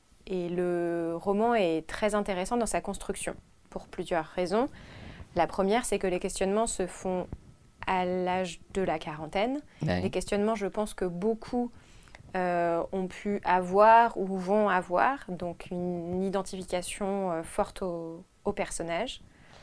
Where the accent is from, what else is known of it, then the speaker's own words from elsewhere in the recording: Brest, Brittany, France; Voilà, donc moi je viens de Brest